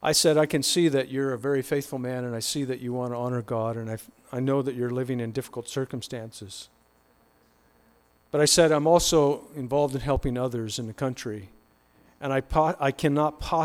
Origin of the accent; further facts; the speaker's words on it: Canada; I'm white. I come from Canada.